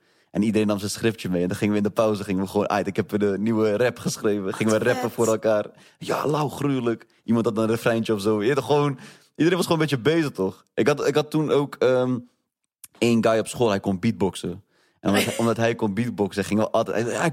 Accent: Netherlands; accent: Dutch; now in Belgium; Ja, ik kende geen ene Belg die kan rappen, überhaupt. Jee toch? En ik had nog een Nederlands accent.

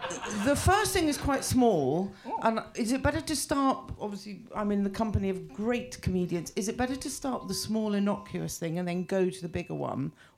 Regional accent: England, United Kingdom; So I kind of stopped being English.

